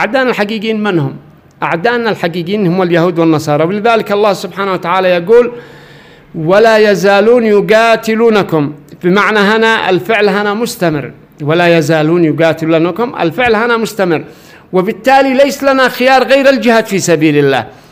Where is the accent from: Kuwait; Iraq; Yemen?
Yemen